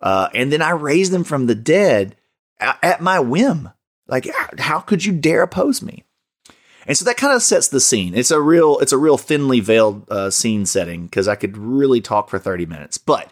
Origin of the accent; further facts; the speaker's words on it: Alabama, United States; You know, growing up in Alabama, you know, toxic masculinity was a thing for sure.